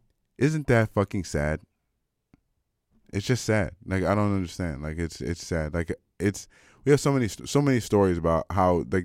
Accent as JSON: {"language": "English", "country": "United States", "said": "And I say ours, like, I'm an American"}